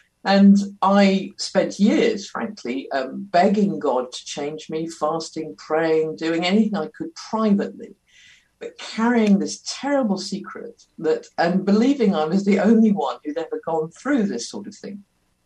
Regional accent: Guernsey; I grew up in a Christian home. I come from Guernsey in the Channel Islands. … a little island, quite a conservative community. I'm in my 50s now.

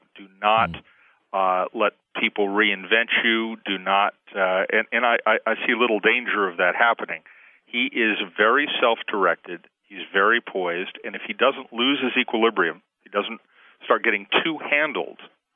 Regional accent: California, United States; You got to remember, I'm a Californian. I watched Ronald Reagan do this.

